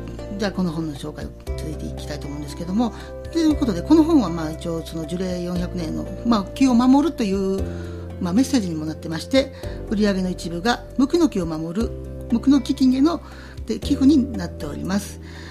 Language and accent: Japanese; Kansai, Japan; 僕自身は割と、まあ、同じ関西人としても割と抵抗なく読めました。